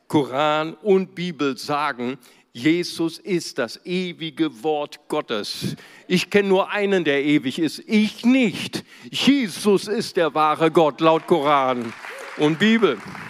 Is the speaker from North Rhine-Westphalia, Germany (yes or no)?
yes; Bonn, North Rhine-Westphalia, Germany; ich komme aus der Wessi-Hauptstadt Bonn.